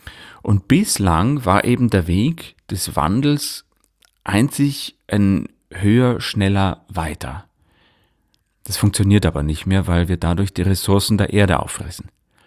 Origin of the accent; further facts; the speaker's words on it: Leuchtenberg, Bavaria, Germany; in meinem Heimatdorf, in Leuchtenberg, so heißt